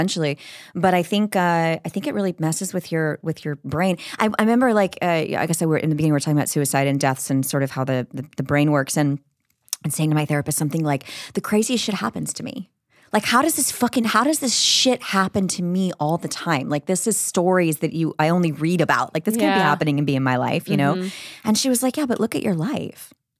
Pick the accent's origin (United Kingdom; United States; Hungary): United States; Florida; also born or lived in New York; I grew up in Florida for a little bit when my mom had agoraphobia and we had to like move from New York when I was a kid, like to my grandma's for fourth grade